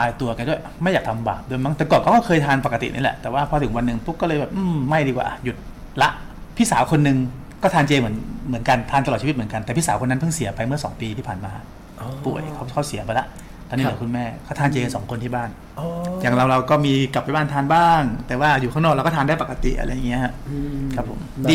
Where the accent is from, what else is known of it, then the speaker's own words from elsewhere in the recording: Nakhon Phanom, Thailand; เกิดมาก็เขาเรียกว่าโตที่นครพนมเลย อยู่ใช้ชีวิตแบบเหมือนเด็กบ้านนอกเด็กต่างจังหวัดอยู่กับแม่กับปู่ย่าตายาย